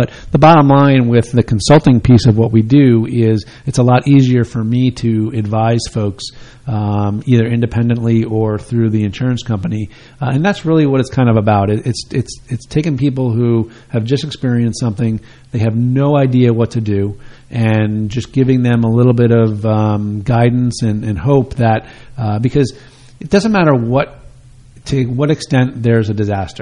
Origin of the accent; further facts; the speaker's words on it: New Jersey, United States; I love Hunterdon County even more. I grew up in Bergen County, so I really love Hunterdon County.